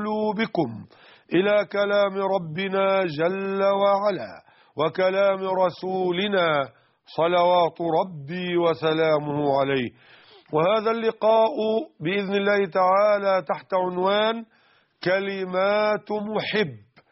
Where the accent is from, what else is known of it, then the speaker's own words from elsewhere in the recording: Mit Hadid, Dakahlia, Egypt; وقد شرفني الله تعالى بزيارته في بيتي بقريتنا ميت حديد منية النصر قهلية مصر